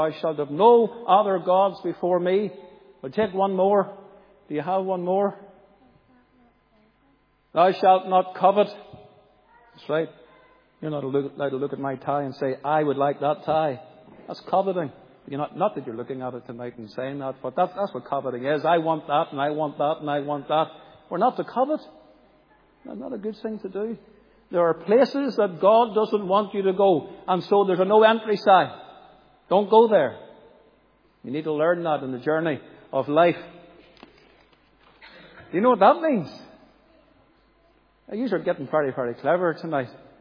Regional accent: Northern Ireland, United Kingdom; We all know where Stranocum is because we're from North Antrim.

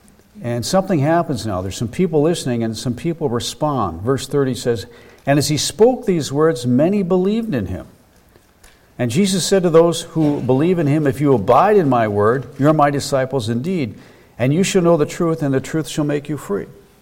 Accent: United States; You know, as an American, I personally value freedom a lot.

